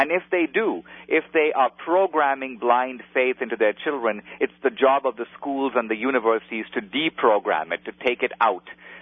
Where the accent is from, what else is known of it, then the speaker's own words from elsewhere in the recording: Mumbai, Maharashtra, India; born there; I was born in Bombay, India. My family was Christian, converted by Portuguese missionaries going back some centuries.